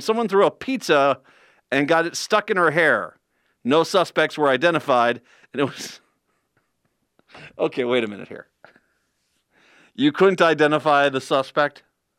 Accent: Scotland, United Kingdom; As only a Scotsman can do an Italian accent, yes.

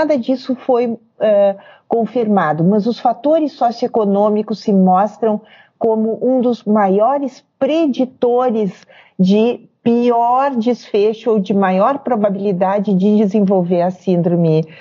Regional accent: Rio Grande do Sul, Brazil; Eu sou do Rio Grande do Sul, né? Você me apresentou ali, eu sou professora da URGS, aqui no Rio Grande do Sul.

